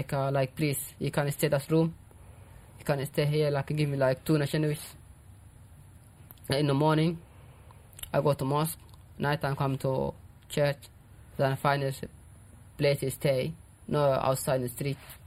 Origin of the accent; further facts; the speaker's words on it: Sudan; Where do you come from? From Sudan.